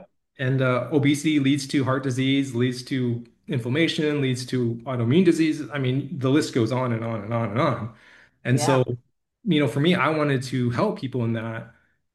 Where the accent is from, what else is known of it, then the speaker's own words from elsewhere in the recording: Missouri, United States; I grew up in Missouri, and I moved to Texas in 2016.